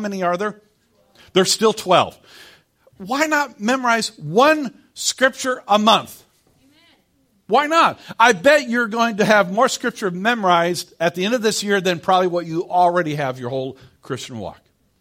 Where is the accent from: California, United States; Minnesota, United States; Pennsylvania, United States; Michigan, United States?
Michigan, United States; Detroit; I'm from Detroit. I need to become gooder.